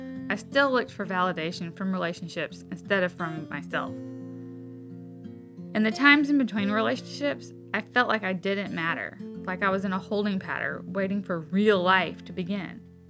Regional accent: the South, United States; I grew up in the South where getting married at a young age was the norm.

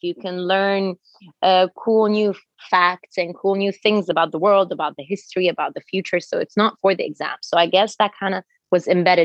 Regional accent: Egypt; I grew up in Egypt. My mom is from Montenegro and my dad is Egyptian. I was born here and I grew up here. I went to school here

